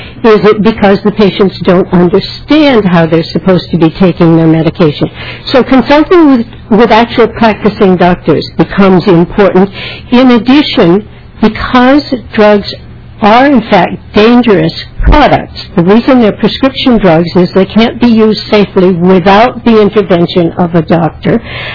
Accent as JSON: {"language": "English", "region": "Maryland", "country": "United States", "said": "I'm from Maryland. I'm here in Minnesota for 3 days, and I'm spending money."}